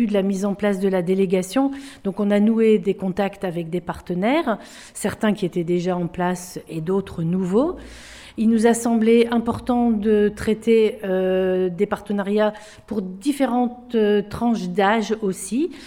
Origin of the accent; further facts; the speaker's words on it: Marcq-en-Barœul, Hauts-de-France, France; on est des Marcquoises